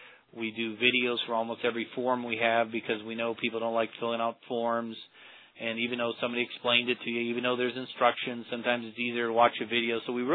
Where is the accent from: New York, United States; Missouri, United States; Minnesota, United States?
Minnesota, United States; now in Las Vegas, United States; I'm originally from Minnesota, so I've been in Vegas here for about 15 years